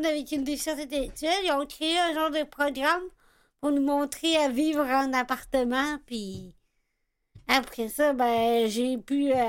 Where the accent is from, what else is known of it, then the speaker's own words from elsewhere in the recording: Rimouski, Quebec, Canada; j'ai 29 ans, je viens de Rimouski.